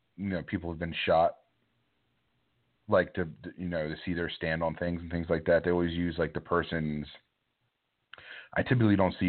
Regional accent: New Jersey, United States; I'm from New Jersey.

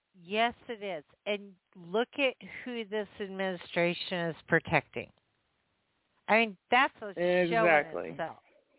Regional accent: United States; I mean, come on. I was so insulted as an American.

